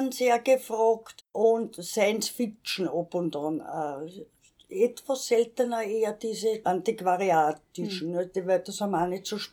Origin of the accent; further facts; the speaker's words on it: Vienna, Austria; born there; ich bin gebürtige Wienerin.